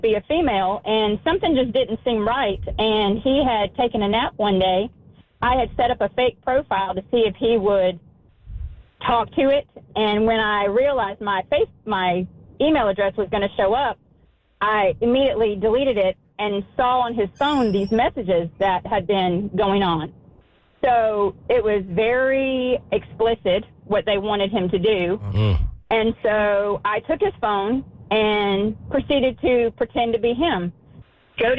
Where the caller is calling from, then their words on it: Perry, Georgia, United States; And I'm from Perry, Georgia, and heard your segment just now